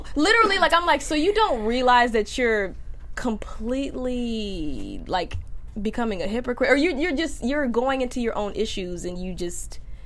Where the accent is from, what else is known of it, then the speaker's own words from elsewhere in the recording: Midwest, United States; you're from the South, I'm from the Midwest.